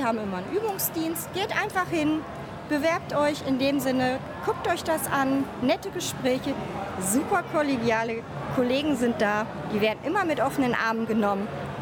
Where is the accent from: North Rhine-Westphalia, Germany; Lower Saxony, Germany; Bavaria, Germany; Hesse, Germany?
North Rhine-Westphalia, Germany; Scherpenberg; Ich bin nämlich aus Scherpenberg.